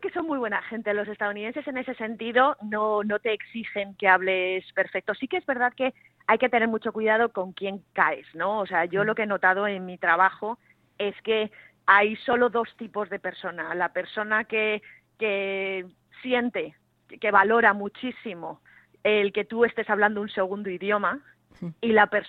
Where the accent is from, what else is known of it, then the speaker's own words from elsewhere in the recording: Spain; en el momento en el que yo digo que soy de España, ya como que mi español es mejor